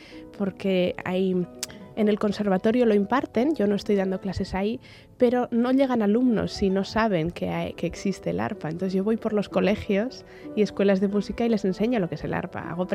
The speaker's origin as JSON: {"language": "Spanish", "town": "Pamplona", "region": "Navarre", "country": "Spain", "said": "no había arpa en el conservatorio en Pamplona, yo soy de Pamplona, y empecé en el colegio con la guitarra"}